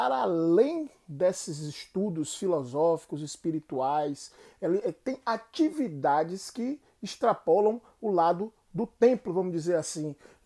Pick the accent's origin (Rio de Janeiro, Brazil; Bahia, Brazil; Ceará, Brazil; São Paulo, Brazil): Bahia, Brazil; aqui na Bahia, na minha terra.